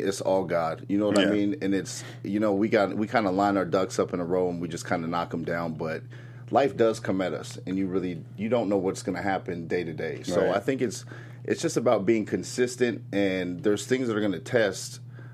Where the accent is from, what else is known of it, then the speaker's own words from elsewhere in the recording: Iowa City, Iowa, United States; born there; I was born in Iowa City, Iowa.